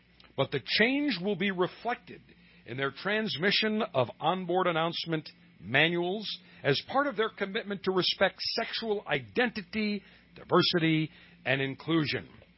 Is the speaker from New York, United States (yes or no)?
yes; Buffalo, New York, United States; I grew up in Buffalo, 3 minutes from the Canadian border